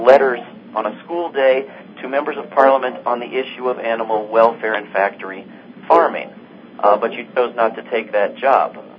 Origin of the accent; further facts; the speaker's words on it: United States; As an American, I think I understand what that means